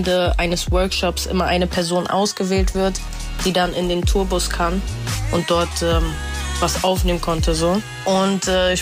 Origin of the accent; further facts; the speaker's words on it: Frankfurt, Hesse, Germany; Ich bin mit 5 Jahren hier nach Frankfurt gekommen und seitdem sehe ich auch eigentlich eher so, woher kommst du? Aus Frankfurt. Also ich bin hier schon sehr, sehr eingewachsen, sage ich mal.